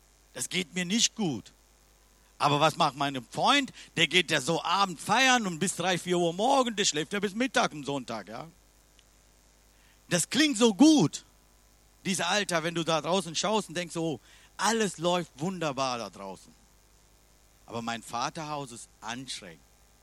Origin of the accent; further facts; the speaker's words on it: Sri Lanka; German is a second language; obwohl ich bin aus Sri Lanka, ich kann noch diese Geschichte verstehen. Ich bin keine Jude